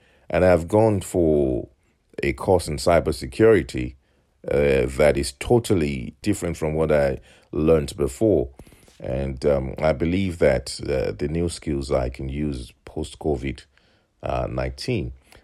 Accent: Nigeria; now in Ireland; I'm a Nigerian resident in the Republic of Ireland.

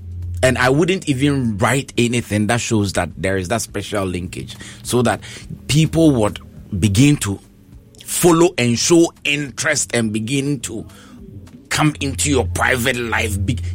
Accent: Ghana; Issues that, as a Ghanaian and as a human being, I think I can also help address.

